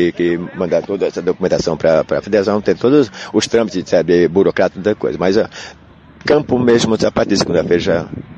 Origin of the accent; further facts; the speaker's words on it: Rio Claro, São Paulo, Brazil; eu sou de Rio Claro, do estado de São Paulo, tá?